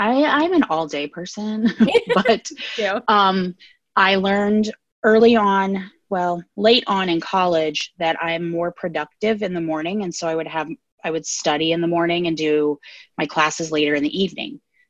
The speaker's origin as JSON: {"language": "English", "region": "Ohio", "country": "United States", "said": "because, you know, we're from Ohio, so we have that same voice, and it's just soothing"}